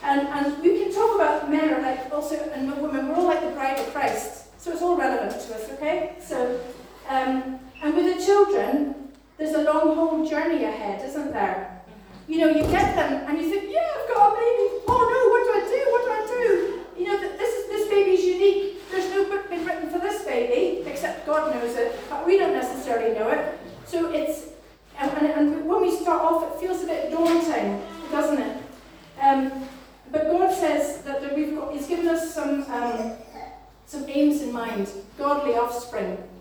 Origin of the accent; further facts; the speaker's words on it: Belfast, Northern Ireland, United Kingdom; you might not know from my accent, but Belfast.